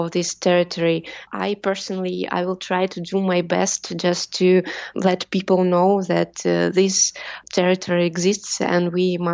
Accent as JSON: {"language": "English", "town": "Arkhangelsk", "region": "Arkhangelsk Oblast", "country": "Russia", "tie": "born or raised there", "said": "I was born in Archangel, and I have lived here for the whole life."}